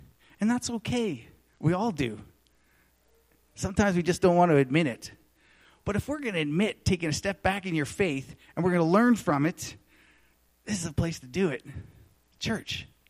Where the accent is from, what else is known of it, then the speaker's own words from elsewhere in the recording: Edmonton, Alberta, Canada; Tanis and I are conservative. We grew up in Edmonton.